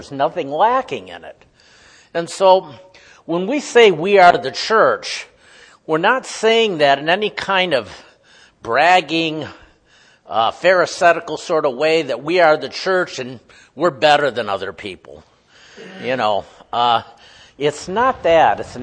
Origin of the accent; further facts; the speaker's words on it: United States; And for all of us here who have grown up in America, as much as I can say I'm Eastern Orthodox or I was raised in the Greek Orthodox Church, I still grew up in this world.